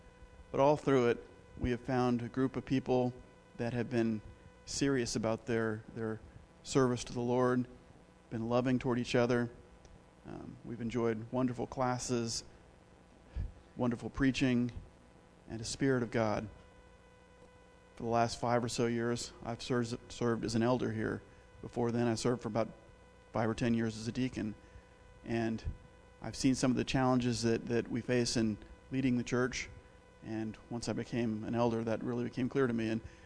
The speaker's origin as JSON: {"language": "English", "town": "Houston", "region": "Texas", "country": "United States", "tie": "born or raised there", "said": "I grew up in Houston. I've been a longtime member of the Church of Christ. My parents were in the church."}